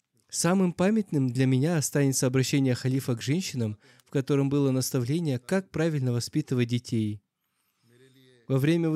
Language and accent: Russian; Kosovo; Мы из Косово